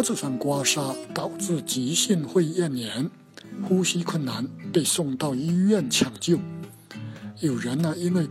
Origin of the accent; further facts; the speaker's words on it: Fujian, China; 在我的老家闽南，干脆把中暑叫做凿痧、掉痧